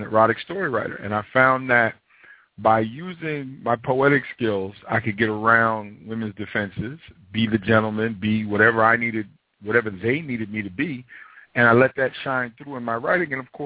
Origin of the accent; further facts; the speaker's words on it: Queens, New York, United States; born there; I was born in South Jamaica, Queens, Jamaica, New York.